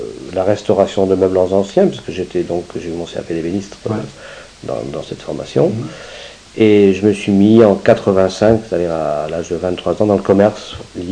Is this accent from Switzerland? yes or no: no; France; Je suis né effectivement à Bressay le 8 1962 précisément, de parents bresséens, hein, qui habitaient originellement sur la famille. C'est une vieille famille ici, localement connue.